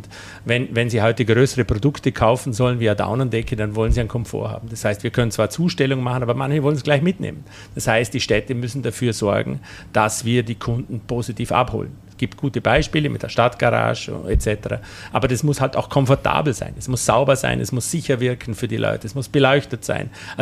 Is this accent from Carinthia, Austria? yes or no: no; Vorarlberg, Austria; und das darf ich als Vorarlberger sagen